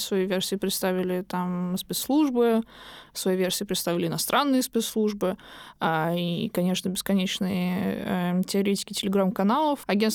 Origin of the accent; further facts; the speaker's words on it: Moscow, Russia; Я вот тоже из Москвы. Я помню, как когда я училась в младшей школе, были теракты в метро